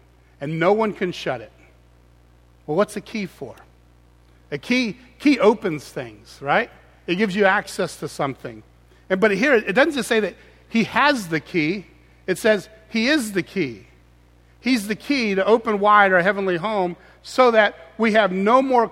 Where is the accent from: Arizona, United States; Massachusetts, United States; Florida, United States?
Florida, United States; Clearwater; I mean, I'm a kid from Clearwater, Florida, right? Spent most of my summers and winters on the beach.